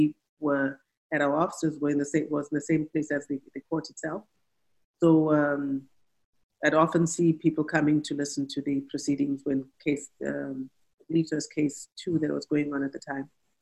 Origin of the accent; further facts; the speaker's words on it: Canada; Because as a Canadian police officer, there are some things that when they happen here, we all mobilize